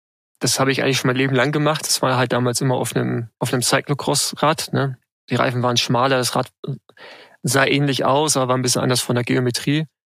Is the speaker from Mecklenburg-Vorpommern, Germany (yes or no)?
yes; Rostock, Mecklenburg-Vorpommern, Germany; now in Berlin, Germany; gebürtig aus Rostock, lebend in Berlin, 38 Jahre alt